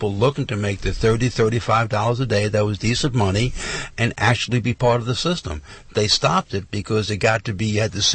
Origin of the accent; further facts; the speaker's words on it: New York City, New York, United States; When I was growing up, and I'm from New York City, when I was growing up, they had a different type of jury system in New York.